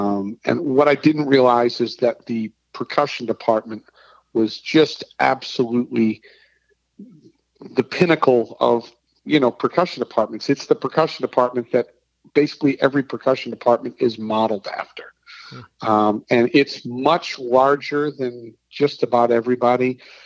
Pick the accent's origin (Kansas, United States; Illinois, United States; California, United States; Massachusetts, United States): Massachusetts, United States; Boston; born there; now in Nashville, United States; I was born in Boston, Massachusetts. Went to college at University of North Texas. I moved to Nashville in 1997